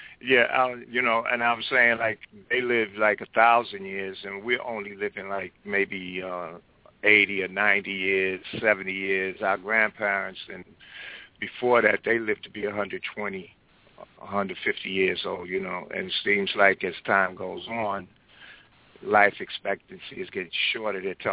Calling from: North Carolina, United States; I'm calling from North Carolina.

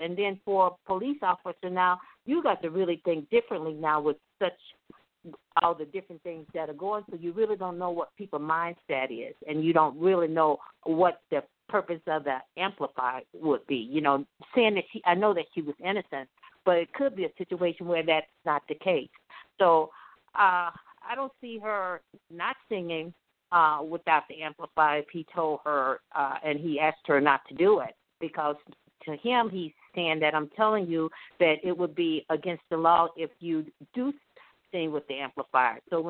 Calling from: Glendale, Arizona, United States; I'm calling from Glendale, Arizona.

